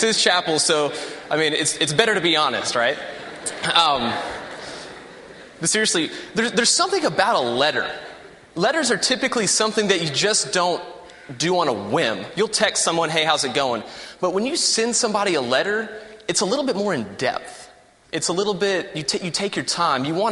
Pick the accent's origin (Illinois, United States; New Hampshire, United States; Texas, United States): Texas, United States; Houston; I am from Houston, Texas.